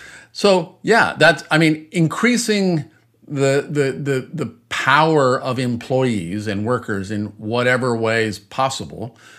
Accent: New York, United States; as a New Yorker, there's all kinds of reasons not to think Mr. Yang is the greatest person of all time.

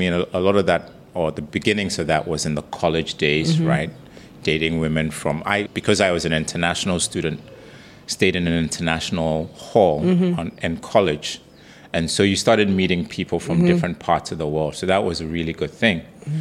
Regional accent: Ghana; Well, when we're growing up in Ghana, actually, I remember you meet some girl

